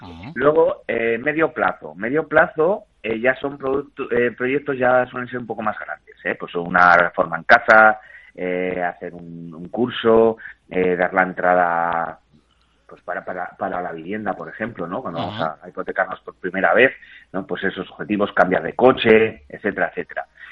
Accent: Basque Country, Spain; como buen vasco

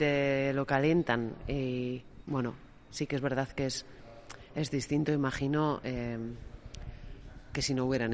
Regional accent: Llodio, Basque Country, Spain; una gran parte del film ha sido rodado en Llodio, que es de donde soy

